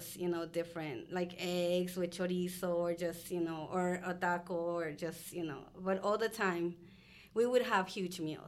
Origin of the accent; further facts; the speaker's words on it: Mexico City, Mexico; also born or lived in New York; So then it was three of us. And then we were sent to Mexico with my grandmother. So I grew up with my grandmother in Mexico City.